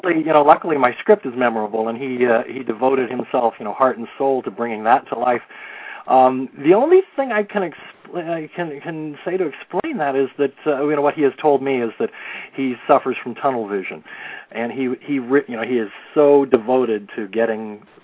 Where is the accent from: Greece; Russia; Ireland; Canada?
Ireland; I'm Irish.